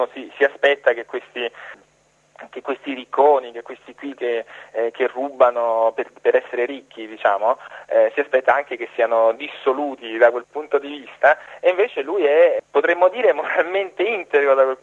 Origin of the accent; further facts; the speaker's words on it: Rome, Lazio, Italy; Ecco, io da romano sono rimasto un po'. Gli ingenui, i buoni stanno pure dalle mie parti.